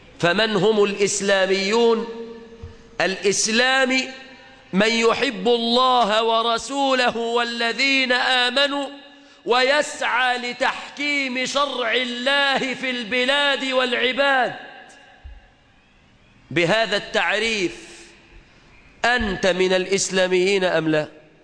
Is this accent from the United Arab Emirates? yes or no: no; Egypt